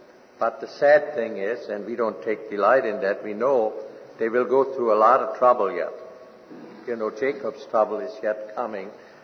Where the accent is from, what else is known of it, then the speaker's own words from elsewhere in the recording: Germany; accent: German; And I met a Jew out in California, and he noticed my German accent.